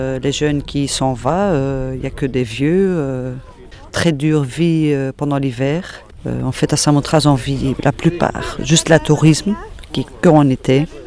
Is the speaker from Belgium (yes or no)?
yes; Belgium; Parce que chez moi, en Belgique, tu as 1000 choses à choisir à l'école.